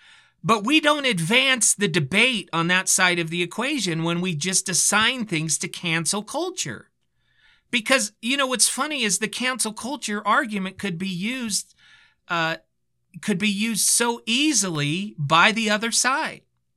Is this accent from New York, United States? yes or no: no; California, United States; I grew up in the Bay Area, and I had to choose between the Raiders and the 49ers.